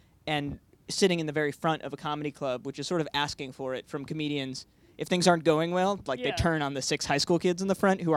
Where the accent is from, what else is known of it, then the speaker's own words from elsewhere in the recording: New York City, New York, United States; Well, I grew up in New York City, so we didn't drive. But I went to Stand Up New York, which is a couple blocks from where I grew up.